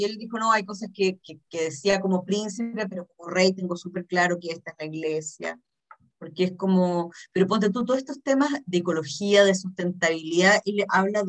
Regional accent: Chile; En Chile, cada vez que alguien tiene un problema, lo solucionamos con sopa de pollo. Cosa que yo no sabía como

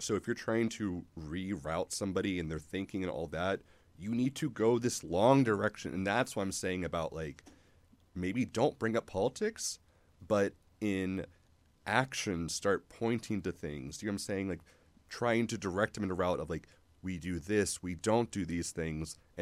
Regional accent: Johnstown, Pennsylvania, United States; Like, for example, my hometown, Johnstown, Pennsylvania, loves Trump

